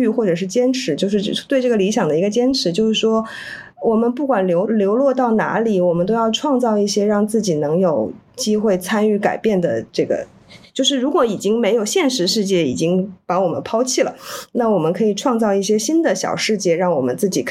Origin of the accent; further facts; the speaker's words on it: China; 就是我觉得这件事情是我们作为中国人从来都没有机会习得